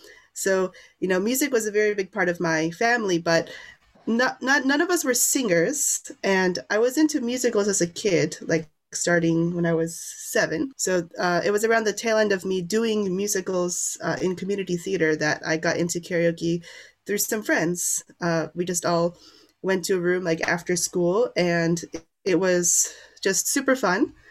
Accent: New York City, New York, United States; So I grew up in New York City

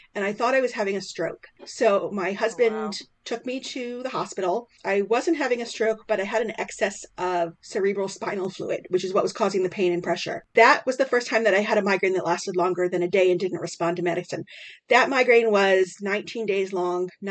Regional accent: Ireland; I am Irish through and through.

